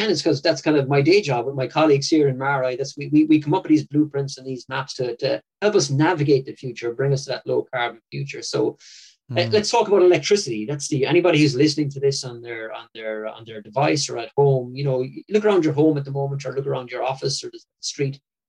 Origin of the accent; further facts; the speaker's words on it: Ireland; then you and me as Irish citizens would have the second largest carbon footprint or greenhouse gas footprint in Europe on a per person basis.